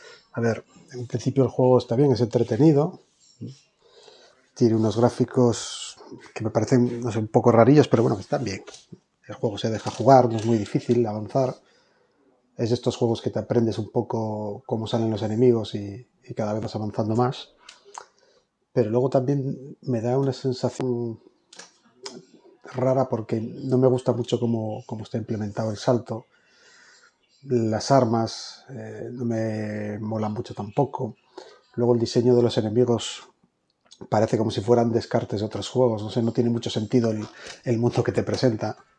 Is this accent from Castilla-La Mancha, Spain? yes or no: no; Asturias, Spain; de Asturias.